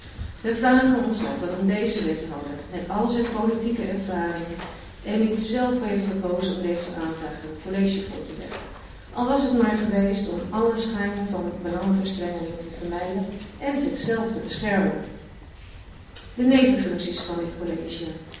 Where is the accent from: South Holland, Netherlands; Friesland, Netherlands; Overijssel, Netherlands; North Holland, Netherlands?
Overijssel, Netherlands; In Twente, waar ik vandaan kom, wellicht hoort u dat nog wel eens